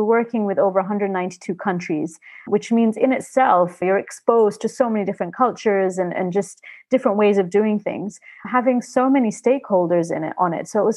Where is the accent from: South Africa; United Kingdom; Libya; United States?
Libya; because a lot of people don't know I'm from Libya.